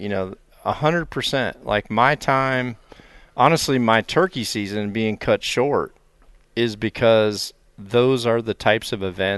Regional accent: Mississippi, United States; I'm from the Mississippi Delta. So I remembered, you know, the monster buck videos in the VHS player down there.

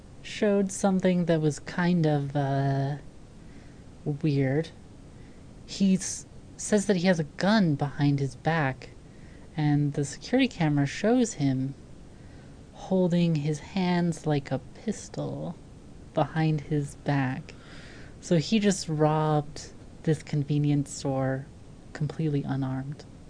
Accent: Canada; I am a lesbian from Canada, and I have been a lumberjack.

